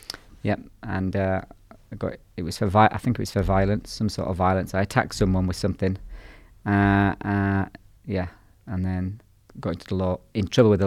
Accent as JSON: {"language": "English", "town": "Belfast", "region": "Northern Ireland", "country": "United Kingdom", "tie": "born or raised there", "said": "I grew up in care, largely, in a variety of children's homes and orphanages, largely in Belfast."}